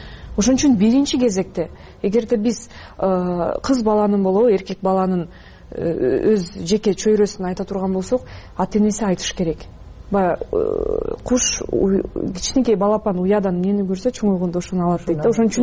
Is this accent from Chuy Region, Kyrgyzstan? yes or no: yes; Chuy Region, Kyrgyzstan; Эми мен чүйдө төрөлүп өскөн кызмын. Баары бир биз мындай орусташып калган сыяктуу үй бүлөнүн катарына киребиз деп айтмакмын да.